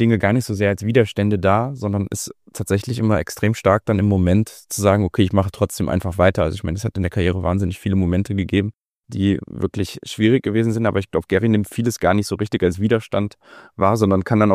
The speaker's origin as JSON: {"language": "German", "region": "North Rhine-Westphalia", "country": "Germany", "said": "Ich meine, ich bin ja Rheinländer."}